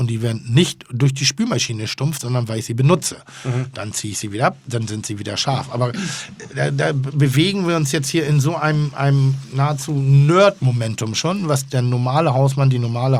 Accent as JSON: {"language": "German", "region": "Schleswig-Holstein", "country": "Germany", "said": "Schleswig-Holsteiner."}